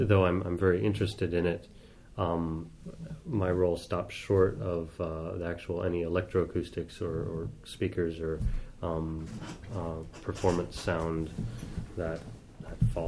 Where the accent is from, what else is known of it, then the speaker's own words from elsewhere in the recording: Seattle, Washington, United States; I grew up in Seattle, actually.